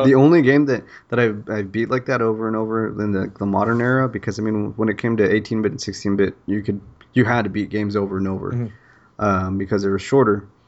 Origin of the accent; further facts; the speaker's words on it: Santa Fe, Texas, United States; And I'm from Santa Fe. Lake Jackson's like 20 minutes away.